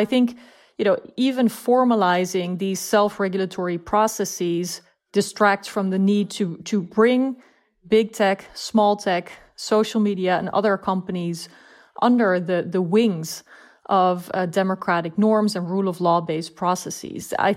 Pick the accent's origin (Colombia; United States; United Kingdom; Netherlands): Netherlands; English is a second language; I'm from the Netherlands, from the EU myself.